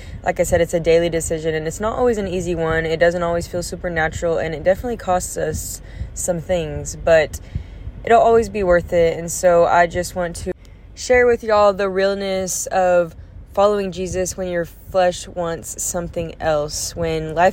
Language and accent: English; the South, United States; I would assume that you guys could guess that I'm from the South, from the Southern states, and just throwing y'all casually into the conversation.